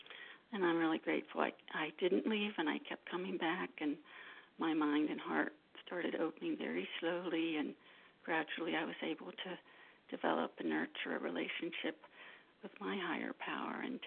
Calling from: California, United States; in California, compulsive eater

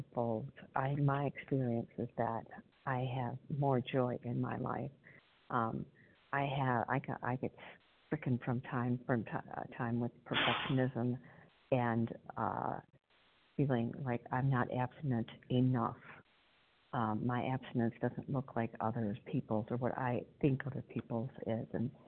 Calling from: Illinois, United States; Good morning, Kelly. I'm calling from Illinois.

